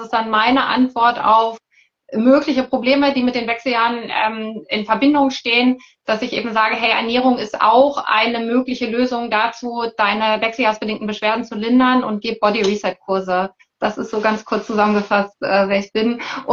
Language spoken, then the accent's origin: German; Hamburg, Germany; weil ich bin aus Hamburg und Hamburg ist heute ein dunkler Himmel.